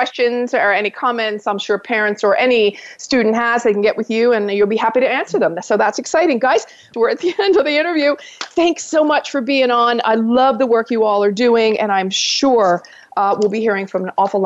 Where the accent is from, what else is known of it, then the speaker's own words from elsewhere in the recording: Philadelphia, Pennsylvania, United States; born there; Well, first of all, I was born in Philadelphia